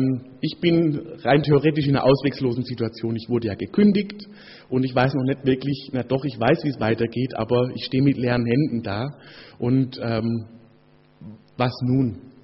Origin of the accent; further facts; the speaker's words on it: Baden-Württemberg, Germany; der südliche Punkt meine Heimat, der Schwarzwald. Wir kriegen da übrigens erst Panik, wenn es über einen halben Meter Schnee geht.